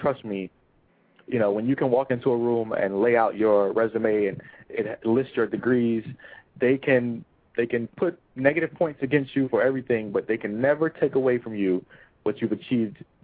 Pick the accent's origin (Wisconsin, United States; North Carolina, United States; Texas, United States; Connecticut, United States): North Carolina, United States; Durham; North Carolina Central University in Durham, which is my hometown, by the way. Shouts out to Durham, North Carolina.